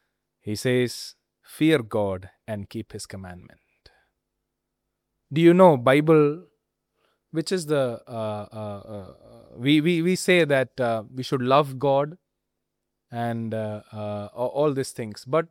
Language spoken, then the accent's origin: English; Rajasthan, India; I grew up in Rajasthan. So I've seen lots and lots of shepherds. You can see shepherds in the fields in Rajasthan.